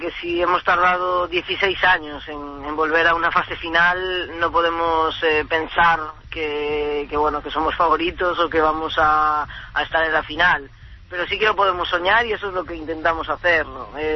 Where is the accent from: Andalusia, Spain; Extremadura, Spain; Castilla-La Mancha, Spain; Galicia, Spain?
Galicia, Spain; moved away; Como buena gallega, me ha tocado emigrar, sí.